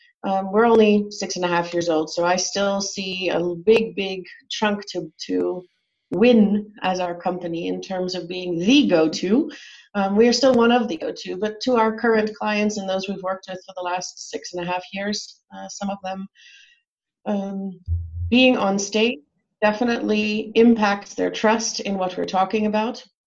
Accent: United States; now in Netherlands; I'm American, but have been living in the Netherlands for more than half my life now. So all of my higher education and work years have been here in Europe.

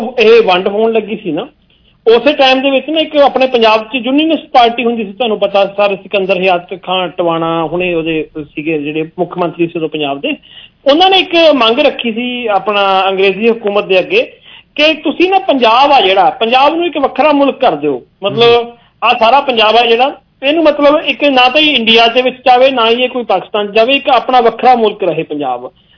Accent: Punjab, India; ਪਰ ਐਂ ਤਾਂ ਮੰਨ ਲਓ ਨਾ ਕਿ ਆਪਾਂ ਪੰਜਾਬੀ ਹਾਂ

